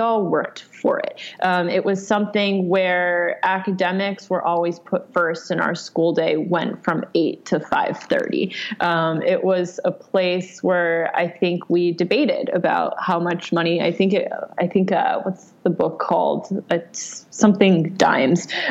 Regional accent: Westchester, New York, United States; So I grew up in Westchester. I'm born in New York. Westchester is about 40 minutes north of New York.

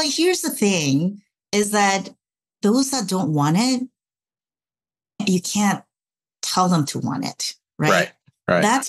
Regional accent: South Korea; now in United States; even though I am an American citizen now. And I did happen to come from South Korea

